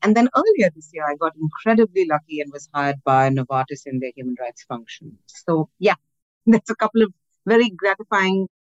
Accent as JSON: {"language": "English", "country": "India", "lives_now": "Basel, Switzerland", "said": "I'm from India, currently living and working in Basel in Switzerland."}